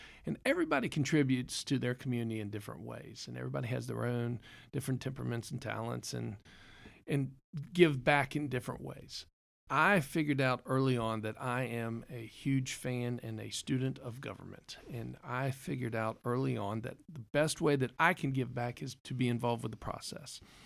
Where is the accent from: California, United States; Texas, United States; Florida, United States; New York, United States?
Florida, United States; Tallahassee; I love Tallahassee. I am a product of Tallahassee. I grew up in Tallahassee.